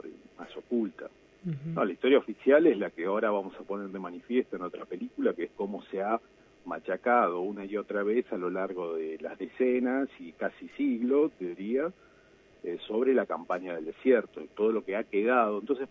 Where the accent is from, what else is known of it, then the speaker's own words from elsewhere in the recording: La Plata, Buenos Aires Province, Argentina; La Plata es la ciudad donde yo vivo, donde yo nací